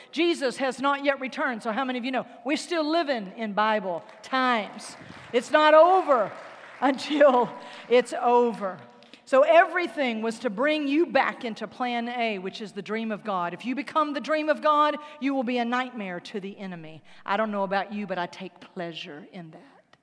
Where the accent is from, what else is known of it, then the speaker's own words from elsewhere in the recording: Louisiana, United States; I'm from South Louisiana. We say good looking.